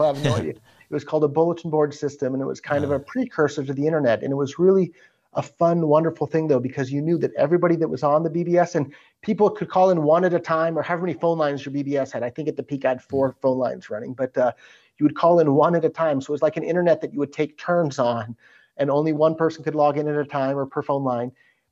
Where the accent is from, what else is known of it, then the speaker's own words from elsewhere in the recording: California, United States; Yeah, I'm because that was my childhood, my upbringing, it didn't seem strange or abnormal at the time.